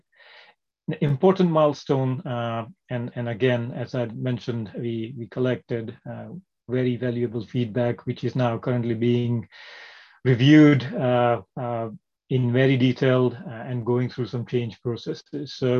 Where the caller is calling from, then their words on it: United Kingdom; I'm dialing in from the United Kingdom, and I can take you through presentation slides